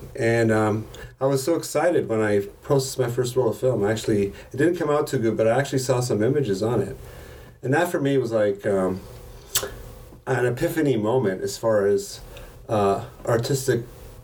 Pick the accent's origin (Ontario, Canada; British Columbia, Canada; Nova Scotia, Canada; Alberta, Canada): Ontario, Canada; Toronto; I'm originally from Toronto, Canada. I moved to the West Coast to enjoy West Coast part of life.